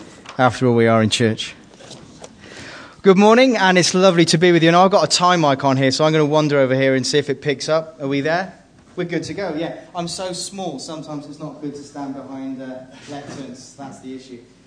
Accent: Bristol, South West England, United Kingdom; I'm from Bristol, so you get the message.

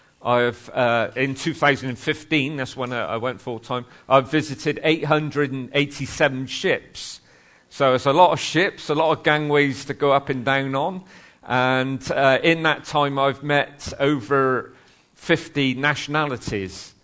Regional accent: Bristol, South West England, United Kingdom; I come from South Bristol. We don't speak the Queen's English.

